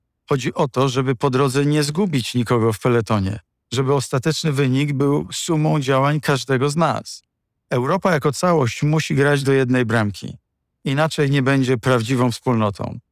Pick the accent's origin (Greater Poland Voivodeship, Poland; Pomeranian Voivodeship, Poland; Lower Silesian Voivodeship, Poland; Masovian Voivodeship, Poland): Lower Silesian Voivodeship, Poland; Wrocław; born there; Bo czy z faktu, że ja sam urodziłem się we Wrocławiu